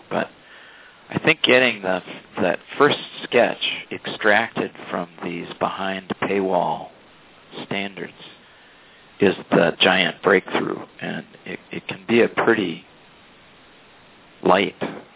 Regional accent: Ireland; You know, I'm Irish. I can fill time.

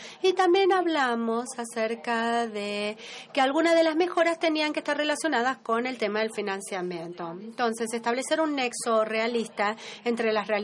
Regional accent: Switzerland; Yo soy de Suiza y hace muchos años Suiza era el único país que estaba rodeado por monarquías

